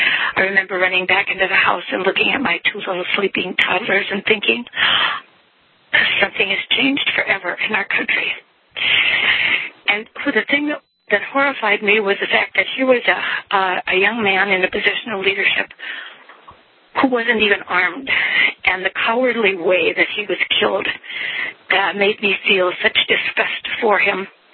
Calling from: Lake Park, Minnesota, United States; I'm from Lake Park, Minnesota right now

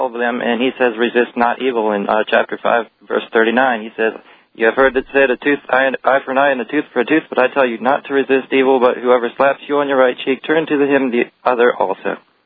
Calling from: Virginia, United States; I'm calling from Virginia, Alex.

